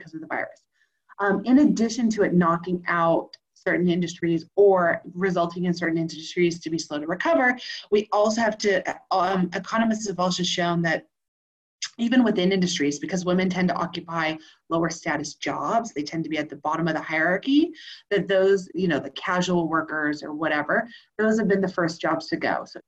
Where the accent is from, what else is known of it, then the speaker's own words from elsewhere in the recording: United States; Okay, so I usually like to bring good news because I'm American